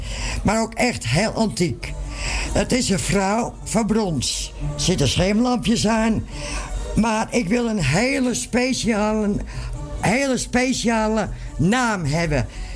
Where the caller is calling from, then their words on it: Amsterdam, North Holland, Netherlands; uit Amsterdam de Pijp.